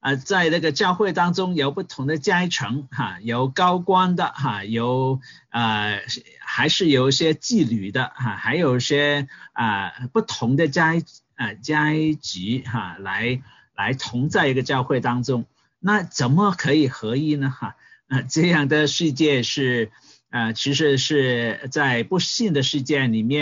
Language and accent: Chinese; Hong Kong; 我们从香港来的